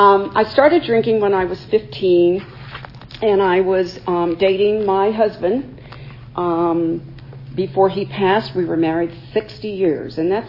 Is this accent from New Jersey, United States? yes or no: yes; Nutley, New Jersey, United States; also born or lived in California; I grew up in Nutley, New Jersey. Spent most of my adult life in California, actually.